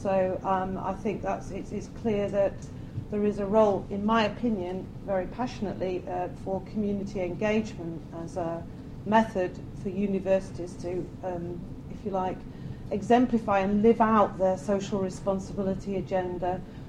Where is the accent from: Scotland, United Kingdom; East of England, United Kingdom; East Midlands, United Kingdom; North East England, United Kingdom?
East Midlands, United Kingdom; Mansfield; I'm from North Knotts in Mansfield